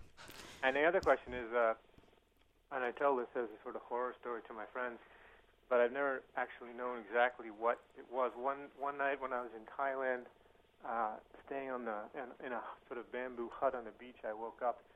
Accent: Canada; And also I would recommend, I'm Canadian, so I'd recommend these heartily

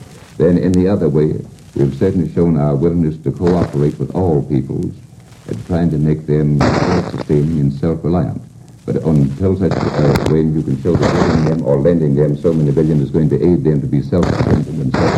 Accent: United States; I am an American. Therefore, when I say our, I mean we.

